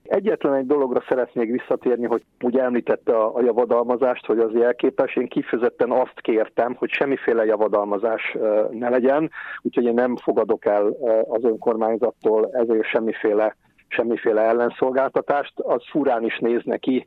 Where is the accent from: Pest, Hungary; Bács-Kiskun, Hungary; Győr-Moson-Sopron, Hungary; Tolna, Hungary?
Pest, Hungary; Veresegyház; also born or lived in Budapest; Nem itt születtem, de ide születtem, tehát Budapesten születtem, de a életem, tudom, negyedik, ötödik napjától kezdve, hogy édesanyám hazahozott a családi házba. Én Veresegyházon élek folyamatosan